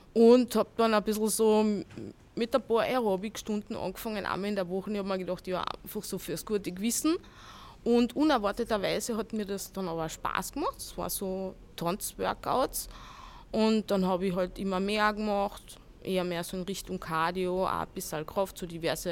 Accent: Carinthia, Austria; now in Vienna, Austria; Ich sehe mich mittlerweile nicht mehr so als Kärntnerin.

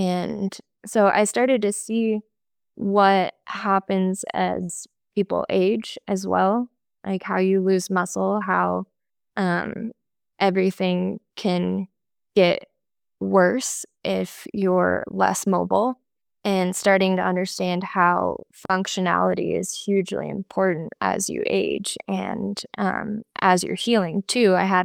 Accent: Colorado, United States; I'm just from Colorado and it was not my cup of tea.

